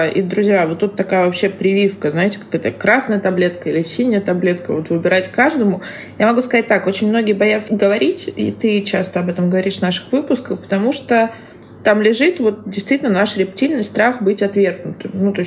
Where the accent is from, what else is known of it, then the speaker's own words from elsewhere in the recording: Saint Petersburg, Russia; я просто из Петербурга, где очень не любят делать реконструкцию домов